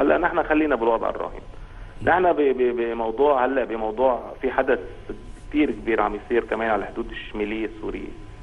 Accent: Tripoli, North Governorate, Lebanon; انا ابن طرابلس، انا بعرف كل عيال طرابلس ورفقاتي بالمدرسه وبالجامعه.

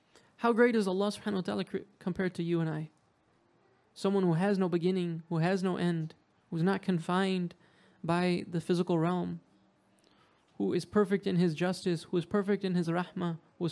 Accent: United States; I'm from America.

